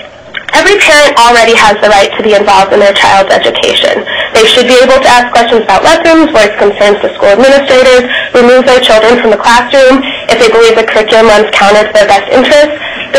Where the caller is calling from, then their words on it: Sitka, Alaska, United States; I'm speaking from Sitka.